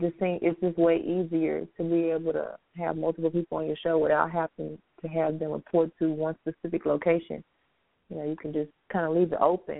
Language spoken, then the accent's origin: English; Houston, Texas, United States; I mean, I'm from Houston.